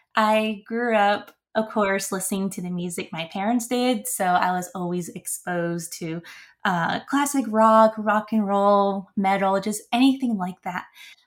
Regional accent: United States; I'm from the Navajo Reservation. I grew up there my whole entire life

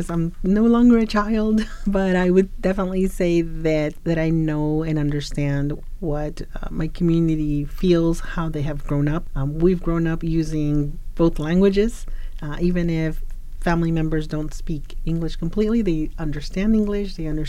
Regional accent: Yuma, Arizona, United States; also born or lived in Calexico, United States / Brawley, United States / El Centro, United States; Because I lived in Calexico, I lived in Brawley, I lived in El Centro, California. Later on, I grew up in Yuma, Arizona, and they've always been border towns.

